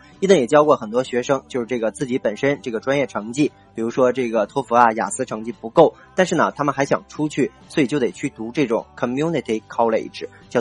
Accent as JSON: {"language": "Chinese", "country": "China", "said": "那么我们中国人比较熟知的"}